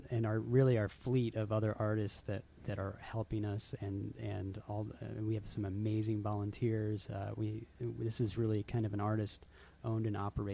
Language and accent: English; Virginia, United States; I'm from Northern Virginia, and there's a few festivals down there that I remember going to when I was much younger